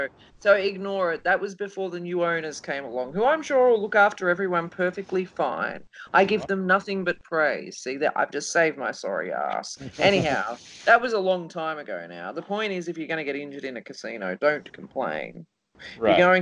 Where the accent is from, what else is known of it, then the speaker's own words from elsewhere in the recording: Australia; And I'm an Aussie woman, you know, so that just says a lot.